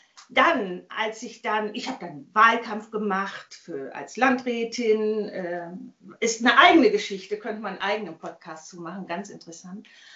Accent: Vechta, Lower Saxony, Germany; Kam ja gebürtig aus Vechta.

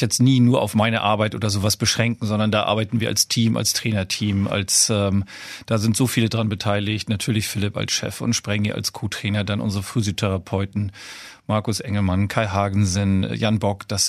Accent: Malente, Schleswig-Holstein, Germany; Ich bin da aufgewachsen. Also zwischen meinem 6. und 11. Lebensjahr hatte ich das Paradies mit Halle und wann ich wollte.

